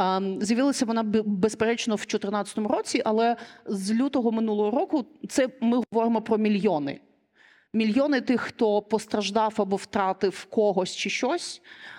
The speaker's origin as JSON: {"language": "Ukrainian", "region": "Crimea", "country": "Ukraine", "moved": "yes", "lives_now": "Kyiv, Ukraine", "said": "Я з Криму. До 14-го року я мешкала у Криму і, відповідно, через окупацію виїхала до Києва, живу і працюю там."}